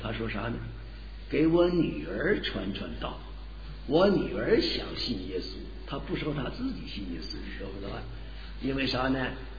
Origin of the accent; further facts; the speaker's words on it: Beijing, China; 我说那么我也是北京的，俩人不就近乎了。